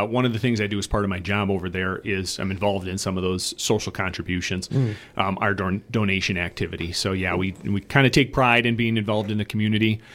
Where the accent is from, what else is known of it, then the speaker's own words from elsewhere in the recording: Wisconsin Rapids, Wisconsin, United States; Yeah, so I've grown up in Wisconsin Rapids my entire life, lived here, kind of seen the struggles in the community as the paper industry kind of went away or dried up in the 90s.